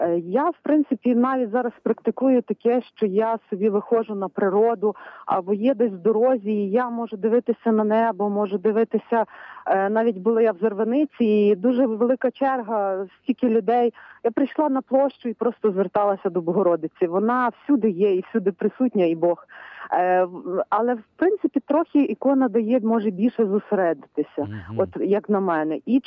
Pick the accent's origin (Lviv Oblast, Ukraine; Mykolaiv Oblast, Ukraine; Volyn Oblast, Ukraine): Lviv Oblast, Ukraine; з Львівщини.